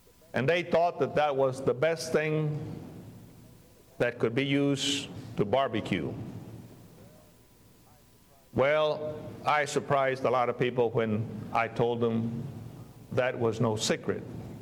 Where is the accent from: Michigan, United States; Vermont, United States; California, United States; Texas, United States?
Texas, United States; Sinton; When I was growing up in South Texas, just outside of Corpus, in a little town by the name of Senton, mesquite trees are plentiful.